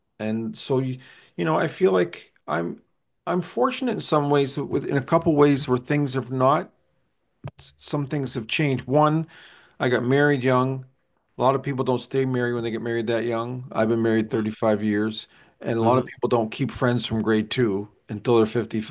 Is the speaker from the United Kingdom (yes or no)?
no; Moncton, New Brunswick, Canada; also born or lived in Truro, Canada; when I moved from Truro, Nova Scotia to Moncton, New Brunswick when I was in grade two.